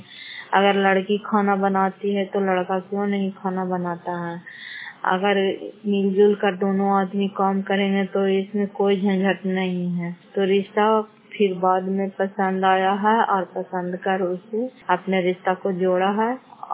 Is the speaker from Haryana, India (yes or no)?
no; Fatehpur, Bihar, India; घर फतेहपुर पंचायत मकरौता जिला नालंदा करा ससुरा ब्लॉक की निवासी हूँ